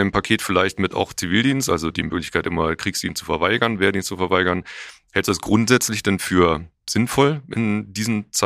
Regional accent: Lower Saxony, Germany; Ich bin in der Lüneburger Heide aufgewachsen.

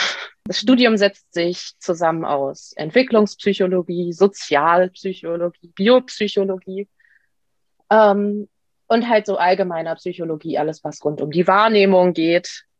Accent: Brandenburg, Germany; Und ich komme aus der Nähe von Potsdam, wo ich auch studiere. Ich studiere an der Universität Potsdam.

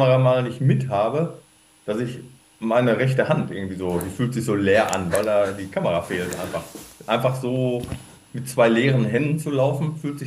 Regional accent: Dortmund, North Rhine-Westphalia, Germany; Ich bin ja, hatte ich vorhin schon gesagt, gebürtiger Dortmunder.

